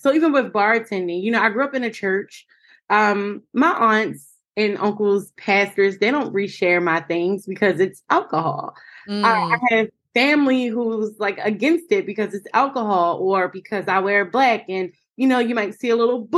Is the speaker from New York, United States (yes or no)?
no; Baltimore, Maryland, United States; I am in Baltimore. I'm born and raised, planning on leaving soon.